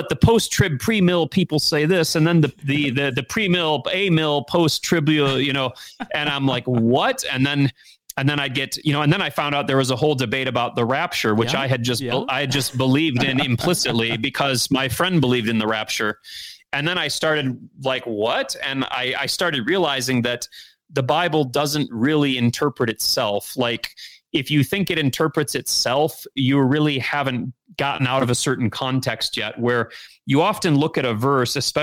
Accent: Michigan, United States; I mean, I'm from Michigan

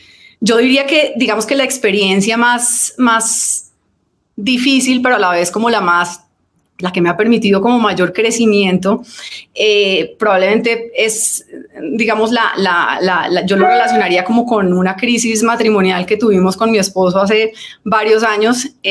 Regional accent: Tunja, Boyacá, Colombia; entonces crecer en una ciudad pequeña, creo que me trajo como muchos beneficios

